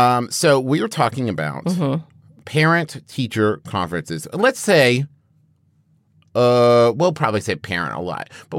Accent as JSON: {"language": "English", "region": "West Virginia", "country": "United States", "tie": "born or raised there", "said": "Especially, growing up in West Virginia."}